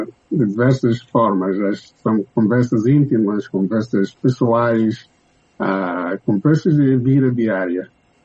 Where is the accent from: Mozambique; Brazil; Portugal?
Mozambique; quando eu falava que eu sou de Moçambique